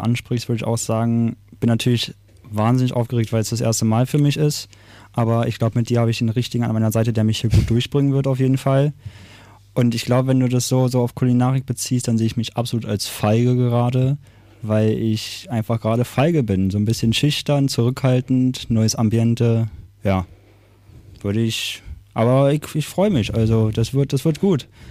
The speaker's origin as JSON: {"language": "German", "region": "Berlin", "country": "Germany", "said": "ich komme aus Berlin, daher im Osten ist ja Karneval nicht so ein großes Ding."}